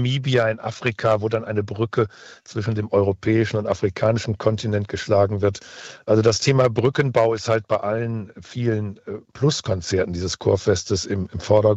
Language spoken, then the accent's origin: German; Osnabrück, Lower Saxony, Germany; aus meiner Heimatstadt Osnabrück